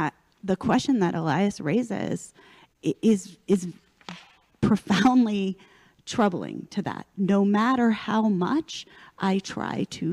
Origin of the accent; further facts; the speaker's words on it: Los Angeles, California, United States; You know, I grew up in Los Angeles over the hill from Rabbi Schulweis.